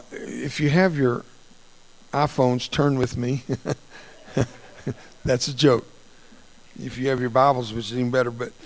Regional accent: United States; first language Spanish; English is a second language; That's my first language was Spanish, by the way. I didn't speak English until I was 6 years old. I grew up on the border with Mexico.

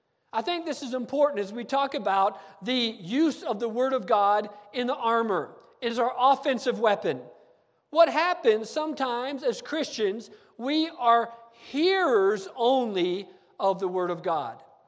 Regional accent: New Mexico, United States; Well, I'm from New Mexico, you understand, and there's a lot of shifting sand and a lot of buildings that sink in New Mexico.

